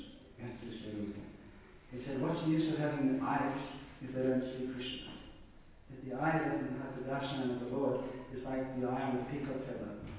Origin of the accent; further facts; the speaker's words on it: Melbourne, Victoria, Australia; Because I'm from Melbourne myself. I was born and bred in Melbourne City.